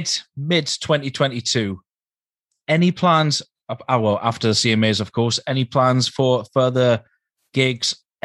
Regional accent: Newcastle, North East England, United Kingdom; We're England, but just like we're just over the border. We're about an hour and a half from Scotland.

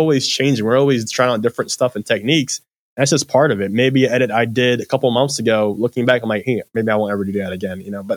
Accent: Philadelphia, Pennsylvania, United States; I'm like, I'm a kid from Philadelphia. I'm never going to be able to like do these things.

